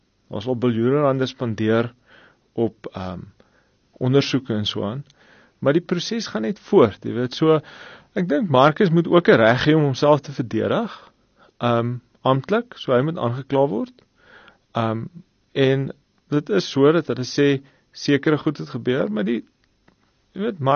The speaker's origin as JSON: {"language": "Afrikaans", "town": "George", "region": "Western Cape", "country": "South Africa", "said": "op lughawens of in George waar ons vandaan kom"}